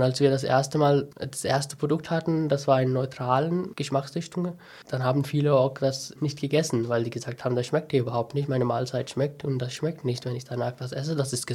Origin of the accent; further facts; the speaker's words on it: India; now in Germany; Das ist vor 5 Jahren in Indien entstanden. Ich komme auch aus Indien.